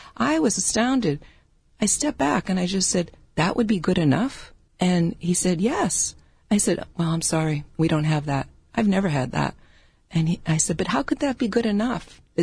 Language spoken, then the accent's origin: English; Peabody, Massachusetts, United States; I grew up in Peabody, Massachusetts